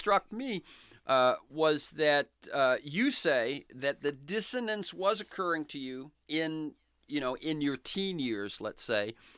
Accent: Florida, United States; also born or lived in Massachusetts; although born in Massachusetts, I grew up in Florida, Catholic

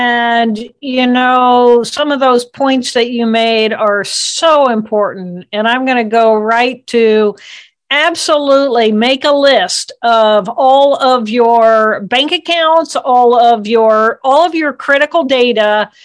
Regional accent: Indiana, United States; So I was, I grew up in Indiana

